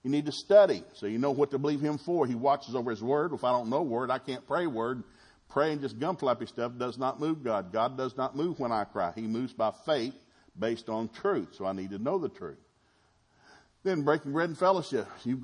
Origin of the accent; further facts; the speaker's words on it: the South, United States; You know, I grew up in the South. Everybody bragged about something.